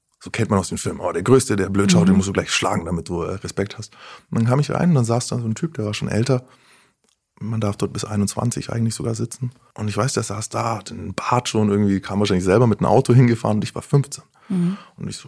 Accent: Nuremberg, Bavaria, Germany; Hatte einen Wohnsitz in Stuttgart, in München, war immer unterwegs. Ich bin Nürnberger, war in Nürnberg.

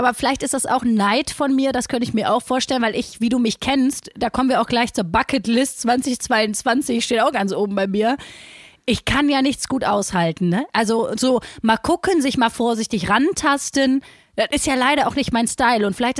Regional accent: Essen, North Rhine-Westphalia, Germany; ich komme aus dem Pott, ich komme aus Altenessen.

